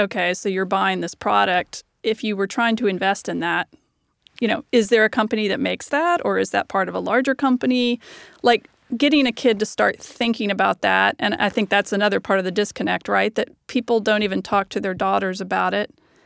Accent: the South, United States; And I will say it's true. I'm from the South.

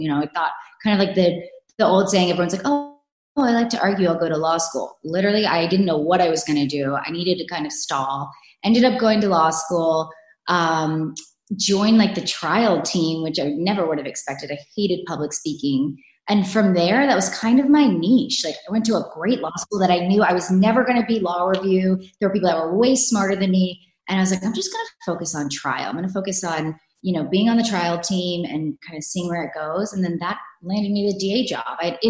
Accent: Georgia, United States; also born or lived in New York; No, but also I'm not from New York. I'm from Georgia. So I didn't have family there.

